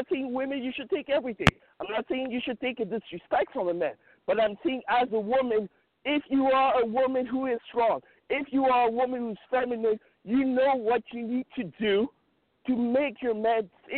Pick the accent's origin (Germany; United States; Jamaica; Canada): Canada; Montreal, Quebec; I'm from Montreal, Canada, and I know family in New York.